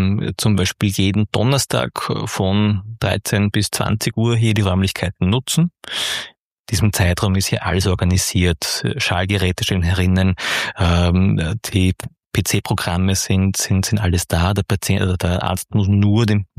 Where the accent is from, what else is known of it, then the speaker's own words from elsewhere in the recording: Neustadt, Germany; Also ich bin in Neustadt geboren, bin hier aufgewachsen, bin weiterhin wohnhaft hier, habe jetzt hier mein Hauptwohnsitz gemeinsam mit meiner Frau und meinen vier Kindern.